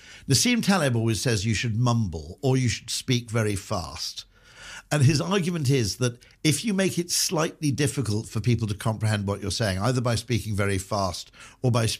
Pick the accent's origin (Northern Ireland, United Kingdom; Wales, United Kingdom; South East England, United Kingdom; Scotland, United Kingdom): Wales, United Kingdom; You know, growing up in Wales is a bit of a bonus.